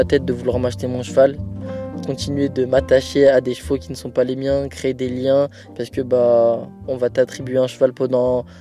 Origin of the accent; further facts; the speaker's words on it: Grenoble, Auvergne-Rhône-Alpes, France; Je suis originaire de Grenoble. Mes parents, du coup, comme métier, ils travaillent en usine, donc voilà. Ma famille et moi, on a grandi style un peu quartier, mais pas grosse cité, quoi.